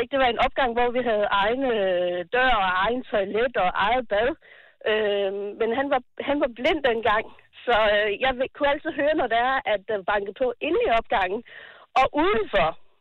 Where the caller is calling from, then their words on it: Svendborg, Region of Southern Denmark, Denmark; Jeg er fra Svendborg.